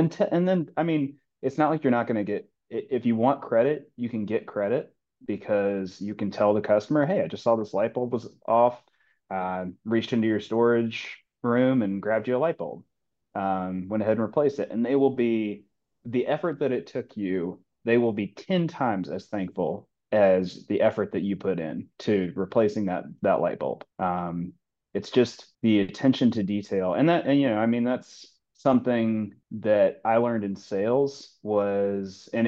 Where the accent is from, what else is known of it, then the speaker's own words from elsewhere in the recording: North Carolina, United States; But I growing up in North Carolina, I feel terrible that I got more into football because, you know, college football is like central there.